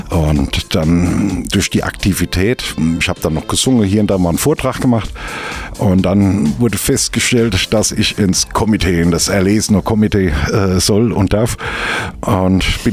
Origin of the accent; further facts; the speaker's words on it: Mainz, Rhineland-Palatinate, Germany; Ja, als Mainzer Bub war ja klar.